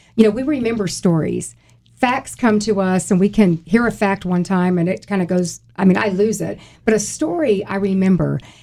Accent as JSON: {"language": "English", "town": "Mobile", "region": "Alabama", "country": "United States", "tie": "born or raised there", "moved": "as an adult", "said": "We moved here in 1981 as youth pastors at First Family Church, which is crazy because I grew up in Mobile, Alabama."}